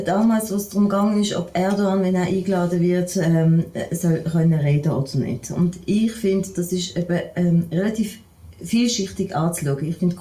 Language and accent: German; Switzerland; Als Schweizerin kenne ich das natürlich anders.